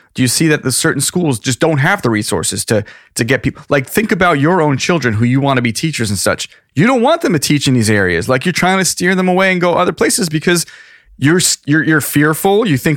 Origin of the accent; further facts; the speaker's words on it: New York, United States; I grew up in Suffolk County, very homogenous, non-diverse place. And then I moved to New York City and I lived in New York City most of my life.